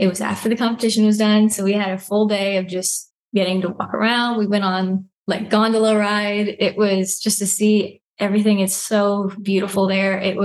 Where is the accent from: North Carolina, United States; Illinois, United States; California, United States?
North Carolina, United States; now in Texas, United States; North Carolina.